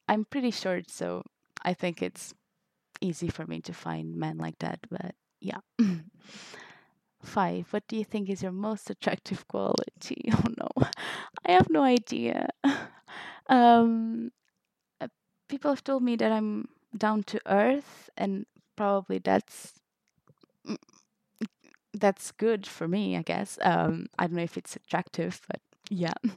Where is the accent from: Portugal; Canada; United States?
Portugal; Okay, so I'm 22. I'm from Portugal. That's that tiny country on the left side of Spain in Europe